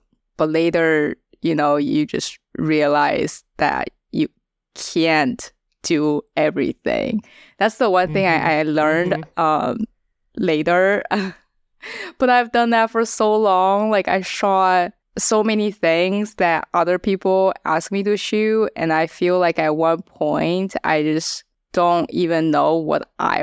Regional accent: China; English is a second language; now in Los Angeles, United States; I'm a photographer based in LA. I'm from China. I came to LA to study filmmaking.

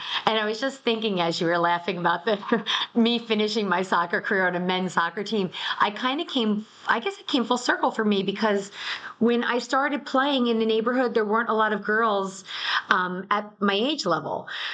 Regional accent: Philadelphia, Pennsylvania, United States; So I grew up in Philadelphia, and then I did make my way over to the New Jersey suburbs.

